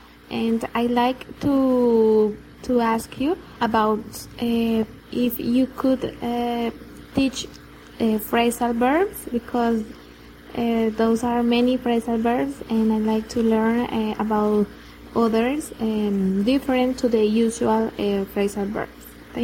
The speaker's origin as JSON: {"language": "English", "country": "Colombia", "second_language": "English", "said": "I am from Colombia"}